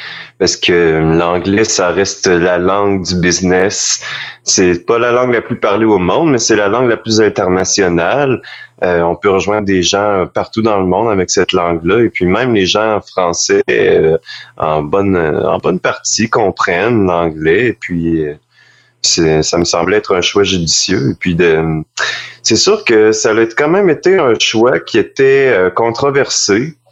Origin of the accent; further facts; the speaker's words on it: Quebec, Canada; on dit on n'est pas français, on n'est pas canadien, on n'est pas américain, on est québécois.